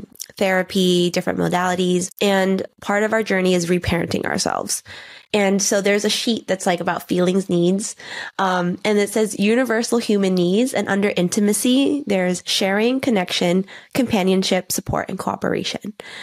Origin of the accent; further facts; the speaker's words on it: Canada; I'm Canadian, so I have a Canadian passport.